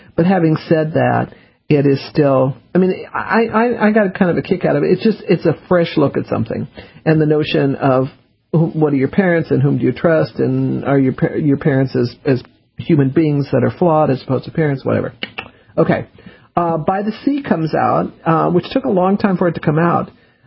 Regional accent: the South, United States; I'm a Southerner

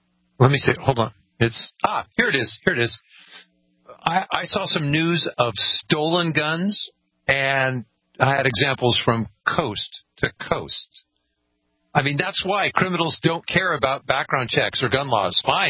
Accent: California, United States; Well, okay, I came from California

